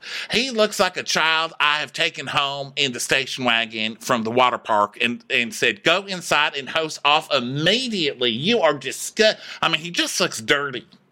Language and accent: English; Laredo, Texas, United States; I mean, do I say that I'm from Laredo, Texas 10 times a day?